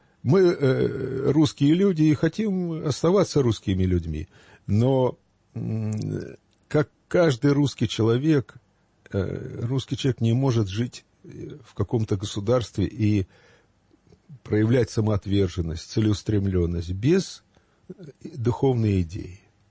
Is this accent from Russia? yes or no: no; Kharkiv, Kharkiv Oblast, Ukraine; moved away; я сам, как бывший харьковчанин, правда, давно уехавший